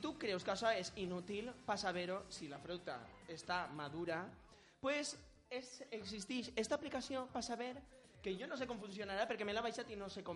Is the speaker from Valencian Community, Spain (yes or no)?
yes; Sueca, Valencian Community, Spain; A veure, som de Sueca, pronunciar i pensar me costa molt.